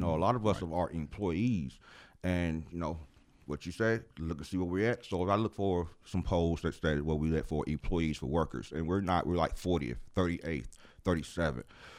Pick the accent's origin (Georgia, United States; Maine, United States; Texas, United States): Georgia, United States; Villa Rica; Born and raised in Villarica